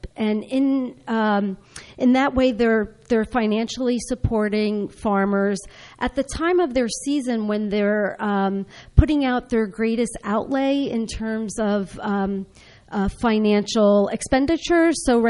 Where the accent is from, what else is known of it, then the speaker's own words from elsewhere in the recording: Monroe Township, New Jersey, United States; And I come from Monroe Township in Middlesex County. My mom, as I said, was an avid gardener and homemaker. We grew up gardening, and my father was a woodsman, so we grew up mushroom picking